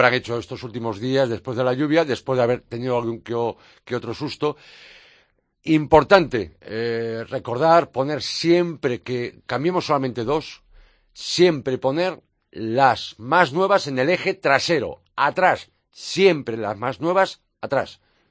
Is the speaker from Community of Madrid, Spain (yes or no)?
no; Valencia, Valencian Community, Spain; Valencia, mi tierra en Vigo, PSA, Peugeot, Citroën.